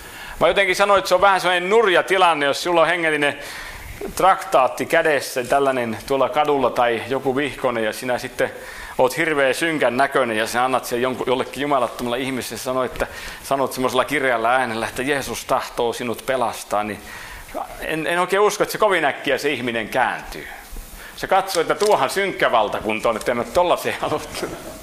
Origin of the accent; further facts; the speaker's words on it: Häme, Finland; Me olen hämäläinen